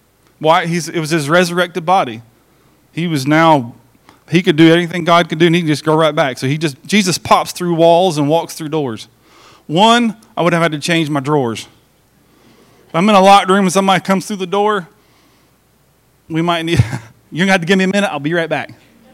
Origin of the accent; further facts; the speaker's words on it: Johnson City, Tennessee, United States; born there; On November 8th, 1974, I was born in Johnson City, Tennessee